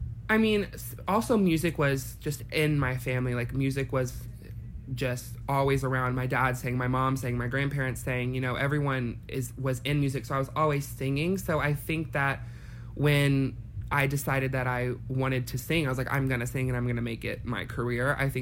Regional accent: Arkansas, United States; moved away as an adult; now in Los Angeles, United States; I'm from Arkansas. So from down in the South. I lived there till I was 19. And then I like drove across the country, moved to LA at 19.

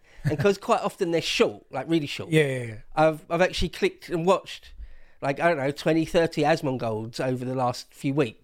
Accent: England, United Kingdom; Oh, Italians, no question. I'm an Englishman, of course. I'm not going to choose Italians over.

